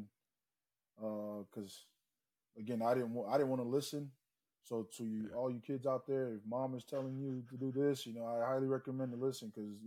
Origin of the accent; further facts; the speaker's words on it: American Samoa; To be honest, you know, I'm from American Samoa. Don't know anything about New Mexico Military or NIMI when coming out of high school.